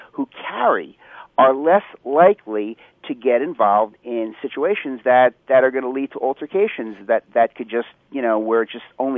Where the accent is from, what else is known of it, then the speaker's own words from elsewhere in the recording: Pennsylvania, United States; that I've had a carry permit in my home state of Pennsylvania